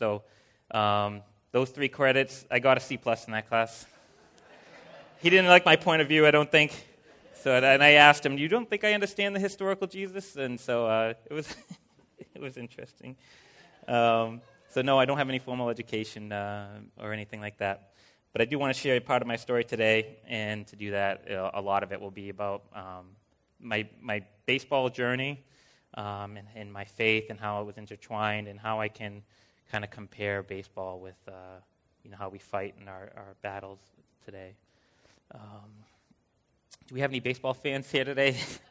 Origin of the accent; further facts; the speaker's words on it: Lynn, Massachusetts, United States; I was born and raised in Lynn. I was actually born in Lynn Hospital, actually, too, so I spent a lot of time in Lynn.